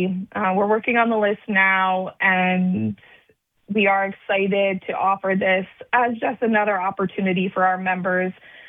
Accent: Delhi, New York, United States; Yeah, so I actually grew up in Delhi, New York. I'm from Delaware County and grew up in the watershed my entire life, always driving past the reservoirs.

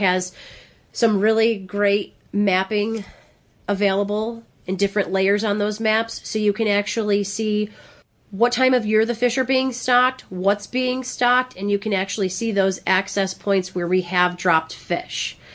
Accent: Rochester, New York, United States; I'm from Rochester, New York, so about 4 hours northwest of here. And we do have a fish hatchery up in Rochester, too, the Caledonia Fish Hatchery, so as a youngster visiting that facility many times.

